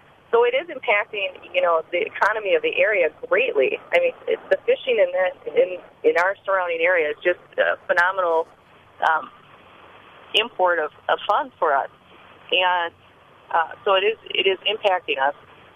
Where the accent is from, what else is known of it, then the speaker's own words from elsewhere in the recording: Wisconsin, United States; I'll tell you what, growing up in Wisconsin, I miss the cold.